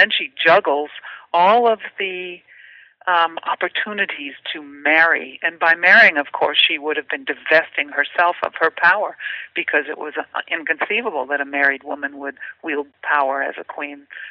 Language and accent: English; United States; also born or lived in United Kingdom; I was a girl, though I'm an American. I moved to Britain with my parents when I was 16 months old, so I lived there until I was 11.